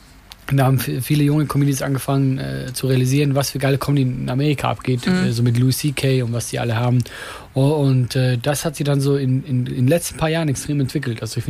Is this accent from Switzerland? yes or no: yes; Switzerland; German is a second language; obwohl ich gerade als Schweizer nichts sagen soll.